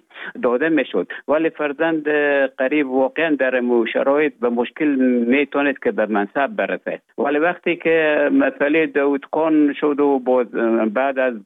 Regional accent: Afghanistan; moved away as an adult; also born or lived in Russia; now in Finland; تا زمانی که ببخشن طالبو آمدن من در افغانستان بودم. بعد از ای که از افغانستان طالبو آمدن به اوج گذاره ما کمک مشکل بود و آمدم به طرف های روسیه و از روسیه آمدم به ایجه بفنلان.

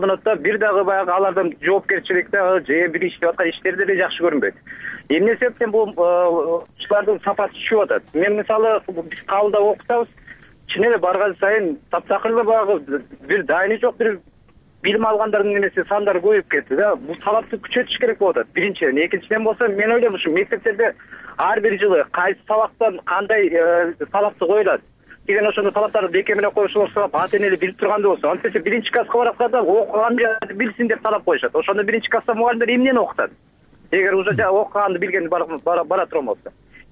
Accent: Bishkek, Kyrgyzstan; Мен Бишкектен болом … 20 жылдан бери мугалим болуп иштейм

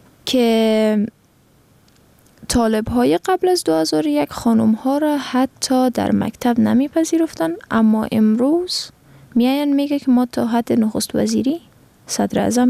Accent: Afghanistan

